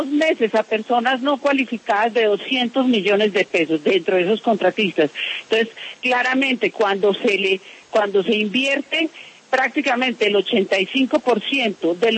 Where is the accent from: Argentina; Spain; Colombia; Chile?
Colombia; víctimas yo creo que somos todos los colombianos.